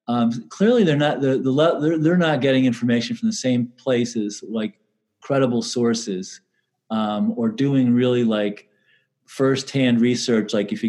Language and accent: English; Allentown, Pennsylvania, United States; And as you guys know, I grew up in Allentown.